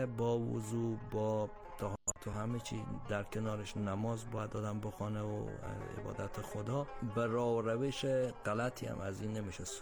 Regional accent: Iran; also born or lived in Herat, Afghanistan; من در هرات به دنیا آمدم سال 1302. 43 سال عمرمه. بزرگ شدم در ایران. فکر میکنم سال 76 بود ما آمدیم ایران.

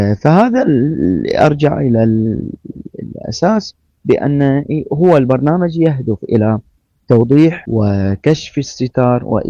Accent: Bahrain; عندنا في البحرين

